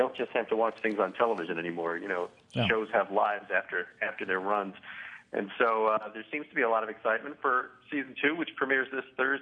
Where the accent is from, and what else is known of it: New Jersey, United States; born or raised there; also born or lived in Mount Kisco